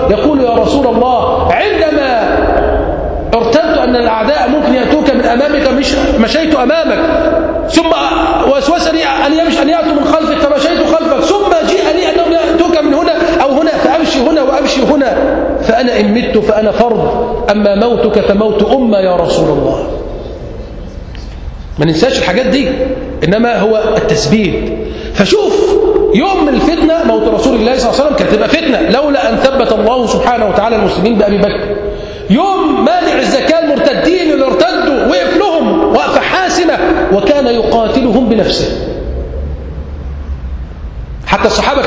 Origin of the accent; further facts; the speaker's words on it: Egypt; هنا عندنا في مصر